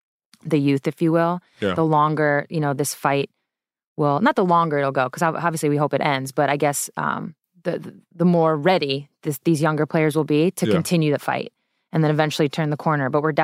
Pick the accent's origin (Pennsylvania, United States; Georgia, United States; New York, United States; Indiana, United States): New York, United States; I'm from Long Island.